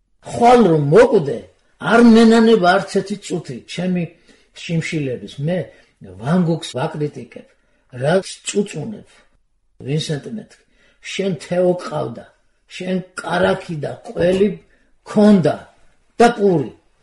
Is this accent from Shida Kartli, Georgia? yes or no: no; Imereti, Georgia; also born or lived in Guria; ნახევარი იმერელი ვარ ნახევარი გურული